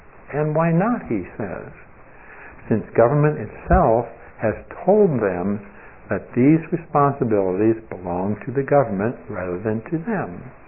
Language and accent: English; St. Louis, Missouri, United States; I grew up in St. Louis